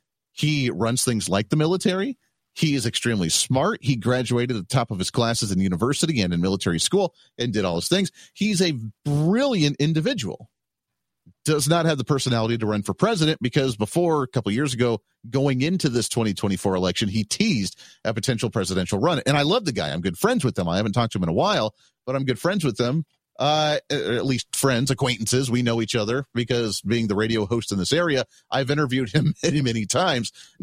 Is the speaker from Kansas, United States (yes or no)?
yes; Kansas, United States; I'm from Kansas. That's where my flagship is here at the Hoosier Media Studios in Wichita, Kansas